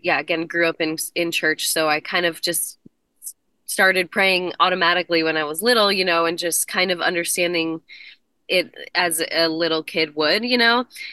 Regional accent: Colorado, United States; So I grew up in Colorado, actually grew up Catholic. So I was, you know, going to, this beautiful Catholic church in right outside of Boulder.

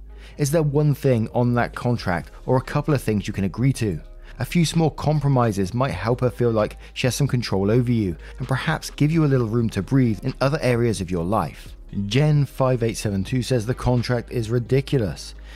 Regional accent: United States; Me, as an American, I also value my independence greatly.

